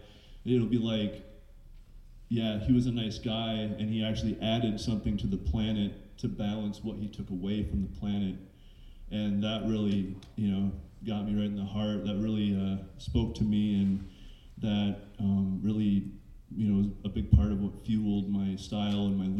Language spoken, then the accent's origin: English; Mackinac Island, Michigan, United States; which can be translated to … I'm of the Turtle Clan, and I'm from Mackinac Island, Michigan.